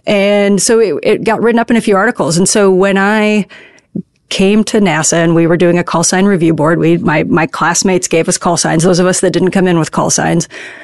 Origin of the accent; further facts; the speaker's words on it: Spokane, Washington, United States; I grew up in Spokane, Washington. It was really ideal childhood, ideal place to grow up.